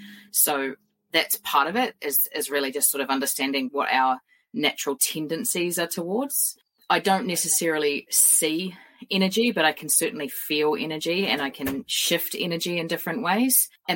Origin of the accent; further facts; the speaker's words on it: New Zealand; I'm a New Zealander